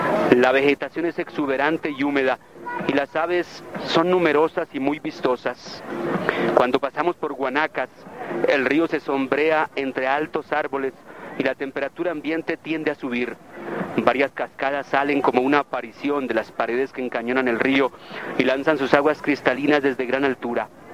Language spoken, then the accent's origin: Spanish; Bogotá, Colombia; 4 son crónicas urbanas, bogotanas, porque yo soy bogotano.